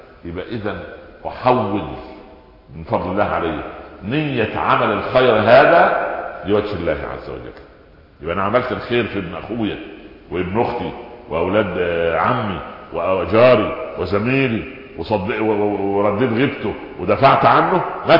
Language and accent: Arabic; Egypt; فأنا اقول لاحد الشعراء الفكاهيين كان عندنا في مصر، كان مشهور جدا